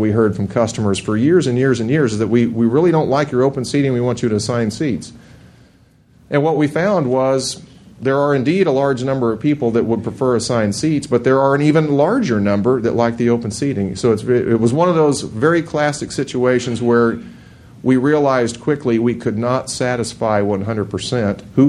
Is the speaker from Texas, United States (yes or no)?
yes; San Antonio, Texas, United States; I grew up in San Antonio, so I'm going from San Antonio to Houston.